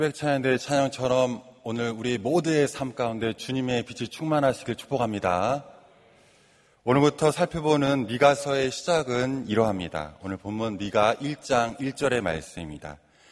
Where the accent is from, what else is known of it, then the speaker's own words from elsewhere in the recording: South Korea; 저는 시골 사람입니다. 많은 분들이 저를 서울 사람으로 오해하시더라고요. 저는 시골에서 태어나 고등학교까지 자랐습니다.